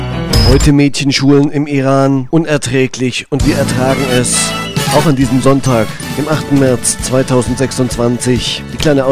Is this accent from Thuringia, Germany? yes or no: yes; Thuringia, Germany; Oppositionsführer in meinem Heimatland Thüringen.